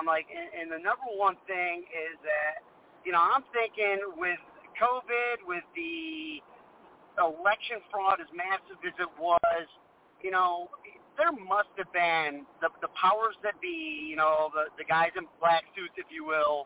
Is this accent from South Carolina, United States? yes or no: no; Syracuse, New York, United States; And I moved here from Syracuse, New York.